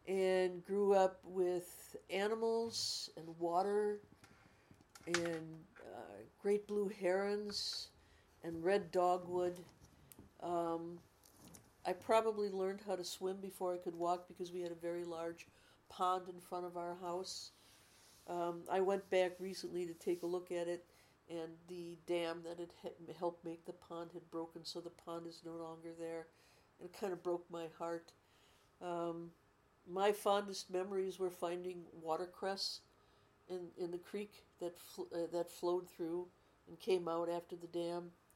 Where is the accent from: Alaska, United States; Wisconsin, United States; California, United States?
Wisconsin, United States; Big Bend; also born or lived in Waukesha; I grew up in Big Bend, Wisconsin.